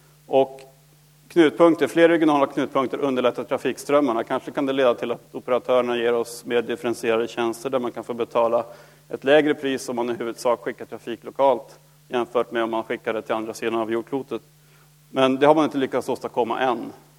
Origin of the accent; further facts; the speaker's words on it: Norrbotten County, Sweden; som uppe i Norrland där jag kommer ifrån, Piteå, Luleå, Boden, Älvsbyn går ihop